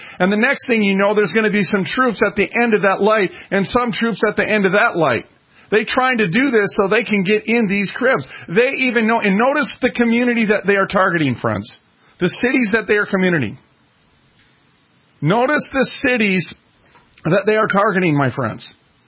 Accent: Minneapolis, Minnesota, United States; I'm from North Minneapolis. That would be the hood.

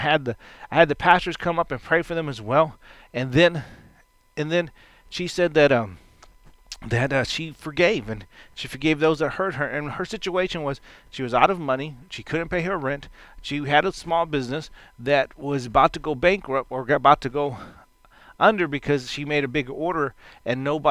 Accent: Texas, United States; you can tell I'm a Texan

